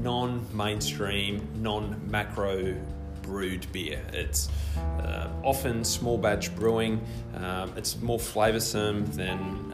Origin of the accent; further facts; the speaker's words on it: Sydney, New South Wales, Australia; Yeah, I was born in Sydney. Okay. Yeah, I spent time growing up there.